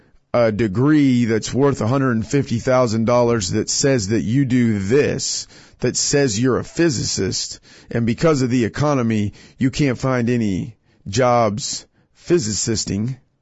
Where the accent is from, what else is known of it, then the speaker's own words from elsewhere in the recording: Kansas, United States; I'm a, you know, middle class white kid growing up in Kansas and I had it easy.